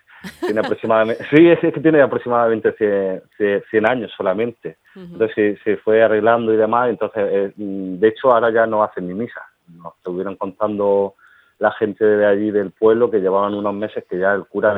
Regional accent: Region of Murcia, Spain; somos de la comarca, nosotros somos de Ulla y pertenecemos a esa comarca que ya sufre la despoblación

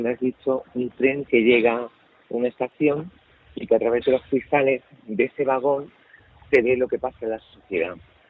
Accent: Cehegín, Region of Murcia, Spain; yo que soy de Murcia, concretamente de 7 kilómetros de Caravaca de la Cruz, de Cejín.

